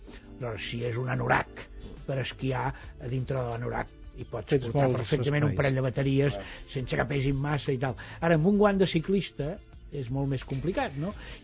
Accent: Mataró, Catalonia, Spain; un dels centres tèxtils més importants de Catalunya ha estat tota la vida el meu poble, no? La meva ciutat, Mataró.

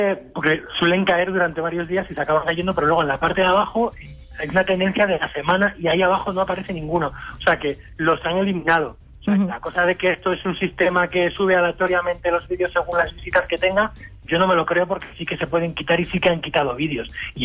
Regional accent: Asturias, Spain; now in Madrid, Spain; Soy asturiano, pero bueno, vivo en Madrid.

